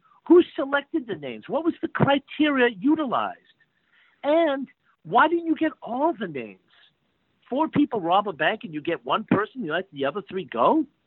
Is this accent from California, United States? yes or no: no; Boston, Massachusetts, United States; And, you know, I come from Boston. I'm a fairly level-headed, educated guy.